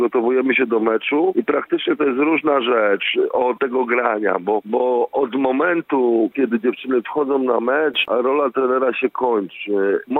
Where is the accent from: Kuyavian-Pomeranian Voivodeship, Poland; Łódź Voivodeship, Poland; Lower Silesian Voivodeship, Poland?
Łódź Voivodeship, Poland; Łódź; Oczywiście pochodzę z Łodzi, jestem rdzennym łodzianinem i tam właśnie zacząłem pierwsze kroki w dorosłej siatkówce